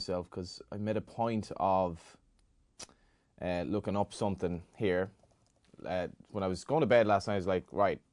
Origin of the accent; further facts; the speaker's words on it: Ireland; growing up in Ireland, rural Ireland